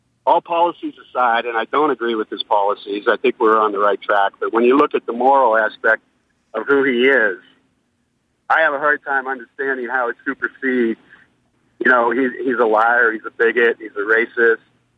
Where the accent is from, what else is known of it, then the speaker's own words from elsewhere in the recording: Youngstown, Ohio, United States; I'm from Youngstown. I'm 59, born and raised a Catholic, a white guy.